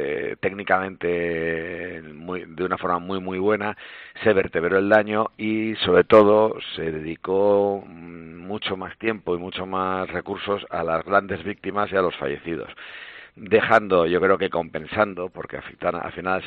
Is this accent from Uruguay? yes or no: no; Spain; en España somos latinos, mientras que en los países anglosajones dan mucho valor al daño patrimonial.